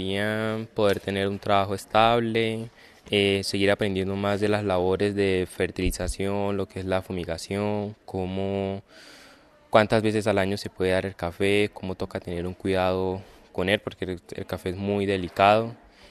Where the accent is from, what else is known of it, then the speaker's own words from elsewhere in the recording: Porlamar, Nueva Esparta, Venezuela; now in Cúcuta, Colombia; soy de Venezuela, vengo de la isla de Margarita en Porlamar. Anteriormente vivía con mis padres, mi madre, mi papá y mi hermana.